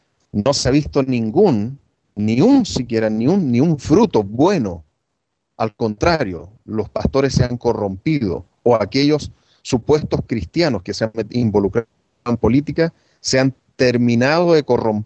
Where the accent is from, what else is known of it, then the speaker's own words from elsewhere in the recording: Chile; Yo conozco en Chile, en mi país, tengo personas que incluso años atrás yo apoyé para que llegasen a altos puestos en la política, en mis tiempos de ignorancia, cuando yo era un evangélico pentecostal.